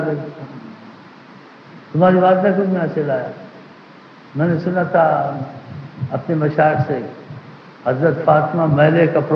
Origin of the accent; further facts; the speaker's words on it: Quetta, Balochistan, Pakistan; ڈیرا غازی خان کے ہم کوئٹے کے ہیں, لیکن ہم دینی تنازعوں سے میرا جوڑ جڑا ہے, ورنہ یہ کدھر کے ہم کدھر کے.